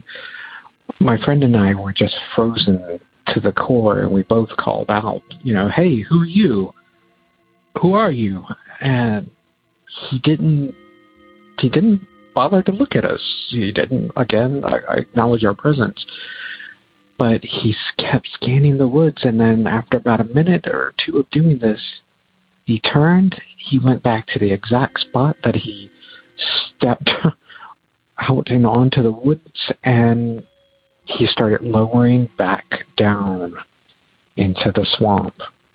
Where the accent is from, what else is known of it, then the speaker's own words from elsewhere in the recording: Virginia, United States; I am from Virginia.